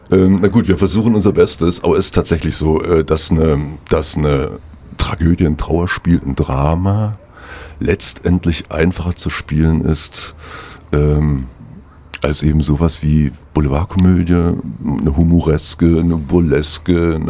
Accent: Berlin, Germany; Ich komme aus Berlin eigentlich, bin freischaffend, bin Schauspieler, bin Regisseur, mache also beides von beiden Seiten, von oben und von unten. Und bin im Moment in Rostock schon seit geraumer Zeit

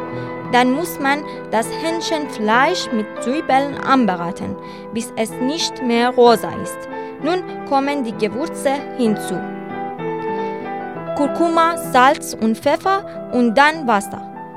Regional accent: Iran; German is a second language; now in Germany; in Deutschland denken viele, dass alle Gerichte in Iran scharf sind, aber das stimmt nicht. In der iranischen Küche gibt es zahlreiche Unterschiede. Im Norden könnt ihr kaum etwas Scharfes finden, aber bei mir im Süden

